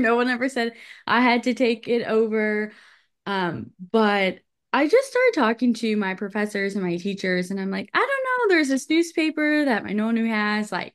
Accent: St. Louis, Missouri, United States; I grew up in St. Louis, Missouri, but I am Sicilian. So I know there's a difference between being Italian and being Sicilian.

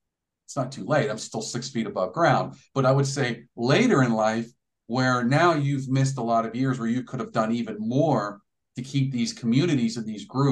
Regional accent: Pittsburgh, Pennsylvania, United States; I am actually born and raised in Pittsburgh. It's called, there's an area called Bloomfield. It's Pittsburgh. They call it Pittsburgh's Little Italy.

